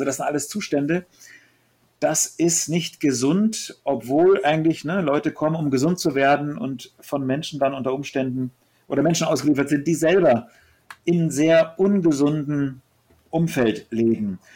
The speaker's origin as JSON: {"language": "German", "town": "Munich", "region": "Bavaria", "country": "Germany", "said": "Ich selber bin aus München."}